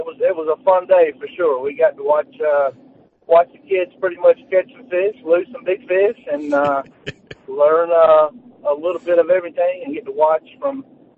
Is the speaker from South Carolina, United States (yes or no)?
yes; Due West, South Carolina, United States; I'm actually from Due West, South Carolina.